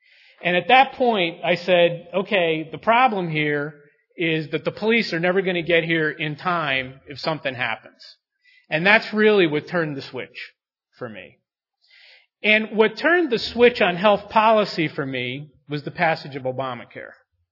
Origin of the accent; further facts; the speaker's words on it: Maryland, United States; now in St. Louis, United States; I grew up on the East Coast where there's a lot of hostility to gun rights. But 4 years ago, my family and I moved to St. Louis. And Missouri is a very different place than Maryland.